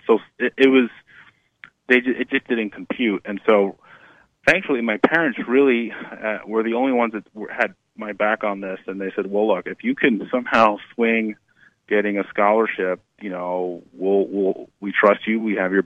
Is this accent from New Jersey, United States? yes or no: yes; Kearny, New Jersey, United States; where I grew up in Kearny, New Jersey, it's a blue-collar town.